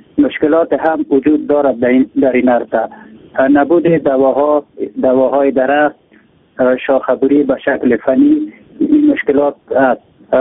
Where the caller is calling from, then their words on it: Andarab, Baghlan, Afghanistan; از ولسوالی اندراب صحبت می نمایم.